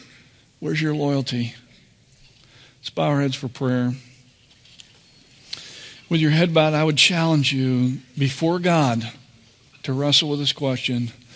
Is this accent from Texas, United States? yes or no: yes; Texas, United States; Sounds like a good thing as a Texan, right? Like they demand surrender, we shoot a cannon at them?